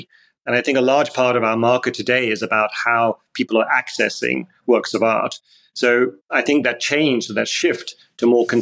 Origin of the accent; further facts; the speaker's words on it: South Africa; now in United Kingdom; I was actually born in Johannesburg in the 60s, and we left South Africa in the 70s, in 1974, to move to England. So I have very, very firm memories of growing up in South Africa, which was a very idyllic experience